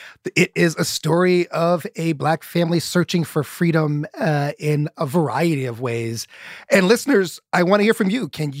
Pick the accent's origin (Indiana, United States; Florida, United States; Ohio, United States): Indiana, United States; Indianapolis; I grew up in Indianapolis.